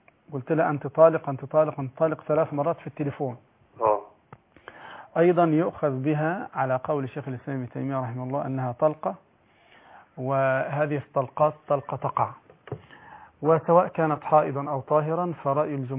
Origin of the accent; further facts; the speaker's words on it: Egypt; عندنا في مصر